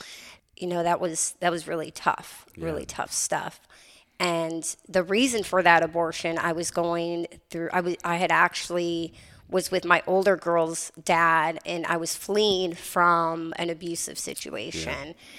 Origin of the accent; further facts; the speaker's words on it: Wisconsin, United States; moved away; I am originally from Wisconsin, but I've been here for 10 years and loving it.